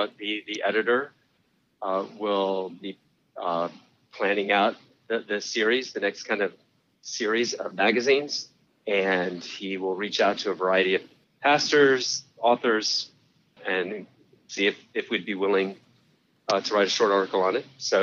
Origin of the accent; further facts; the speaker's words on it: East Coast, United States; now in Oregon, United States; I'm from the East Coast, so it was a big move out west. It's like moving to a foreign country.